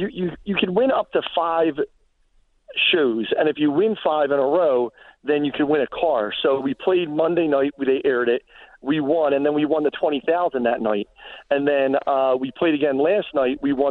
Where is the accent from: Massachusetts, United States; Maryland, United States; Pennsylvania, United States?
Pennsylvania, United States; Philadelphia; Yeah, born and raised in South Philadelphia my whole life. And, so we're a really tight Italian family that's a little bit crazy.